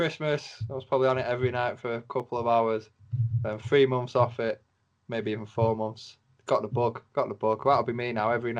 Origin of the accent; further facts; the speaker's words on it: Stockport, North West England, United Kingdom; I'm from Stockport, mate. Sunny Stockport.